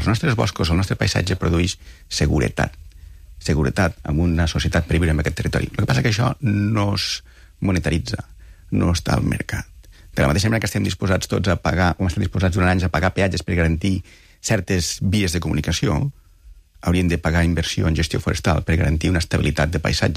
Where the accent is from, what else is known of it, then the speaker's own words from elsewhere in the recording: Catalonia, Spain; com a catalans